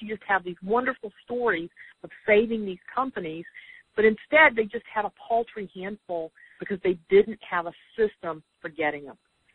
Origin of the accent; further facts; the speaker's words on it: Sunbury, North Carolina, United States; But I'm from Sunbury, North Carolina, and it's a town of 200 and a county of 9,000.